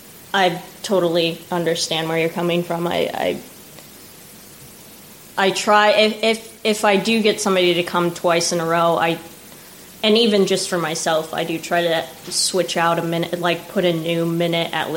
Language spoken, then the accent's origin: English; St. Petersburg, Florida, United States; born there; Yes. I was born in St. Pete. I live in Seminole.